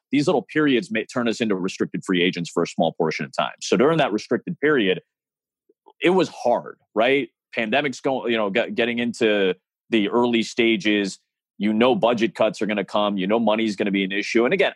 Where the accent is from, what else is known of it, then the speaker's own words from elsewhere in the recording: Illinois, United States; it's my hometown. It's the Bulls. I grew up on this team.